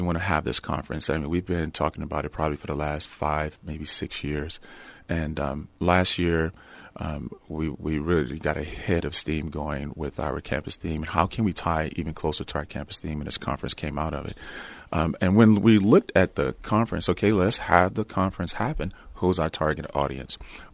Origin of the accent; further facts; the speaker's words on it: Louisiana, United States; having seen them growing up in Southwest Louisiana